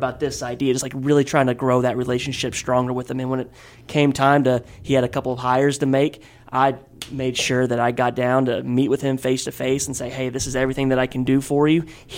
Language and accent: English; Louisville, Kentucky, United States; Even though I'm from Louisville, something about the blue and white kind of just ran home for me, man.